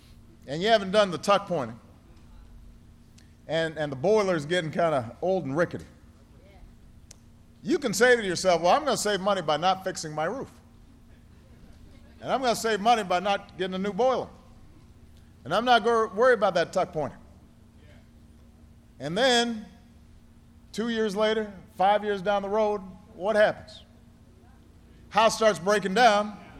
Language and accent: English; Illinois, United States; The first Republican president's a guy from my home state.